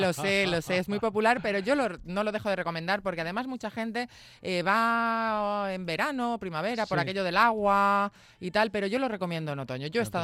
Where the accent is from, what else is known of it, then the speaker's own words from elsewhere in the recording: Sigüenza, Castilla-La Mancha, Spain; he ido tantas veces al monasterio de piedra que pilla un poquito cerca de mi pueblo, que no hace mucho que no lo he dicho, Sigüenza